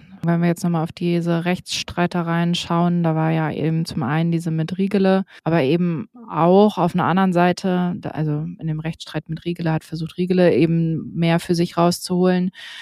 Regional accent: Northern Germany, Germany; eigentlich sind wir ja so bayerische Getränke schon höchst suspekt als Norddeutsche

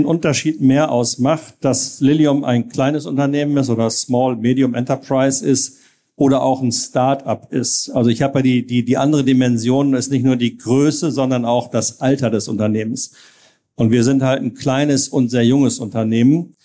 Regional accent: Germany; now in France; als Deutscher in Frankreich zu wohnen, wer die Gegend da unten kennt, es gibt schlimmere Plätze auf der Welt, ja, als im Toulouser Raum zu leben.

